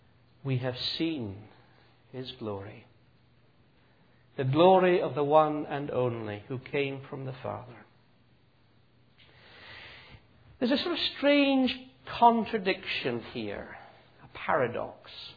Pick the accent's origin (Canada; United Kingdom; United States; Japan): United Kingdom; Scotland; Being Scottish, we were too mean. We never sat on Santa's knee, of course.